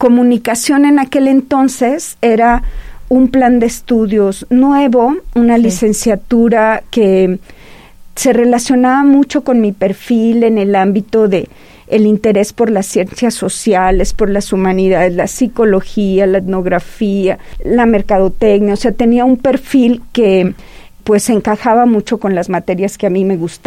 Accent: Mexico City, Mexico; Yo nací en la Ciudad de México. Para mí, la Ciudad de México en mis primeros 15 años de vida representó una metrópoli que me permitió crecer en un contexto pues megadiverso

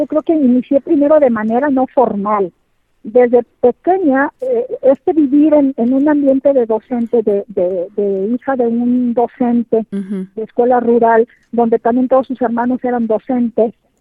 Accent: Rincón de Romos, Aguascalientes, Mexico; Bueno, pues soy del estado de Aguascalientes, nací en Rincón de Romos.

